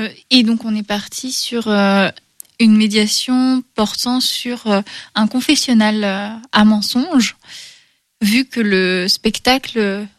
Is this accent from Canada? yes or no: no; Château-Gontier, Pays de la Loire, France; parce que moi je suis de Château-Gontier.